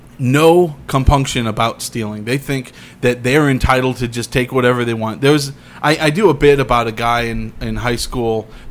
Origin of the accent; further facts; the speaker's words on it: Clovis, United States; Growing up in Clovis made me a racist.